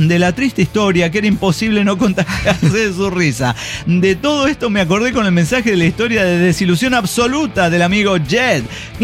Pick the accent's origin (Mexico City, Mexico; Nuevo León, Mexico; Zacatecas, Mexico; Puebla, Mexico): Zacatecas, Mexico; now in Guadalajara, Mexico; recuerden que soy de Zacatecas, pero estoy viviendo en Guadalajara